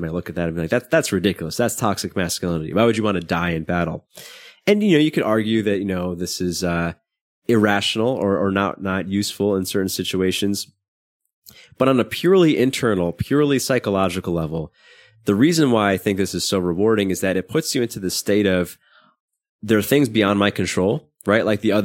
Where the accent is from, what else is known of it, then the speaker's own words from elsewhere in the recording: Brooklyn, New York, United States; I grew up in Brooklyn, not in a particularly bad neighborhood, but you know, Brooklyn's a mixed area